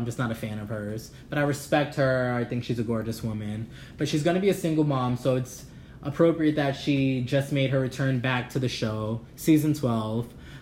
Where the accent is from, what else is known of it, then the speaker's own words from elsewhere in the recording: Brooklyn, New York, United States; Mark's from Brooklyn, I'm from Brooklyn, so you know, I think the name is really cute.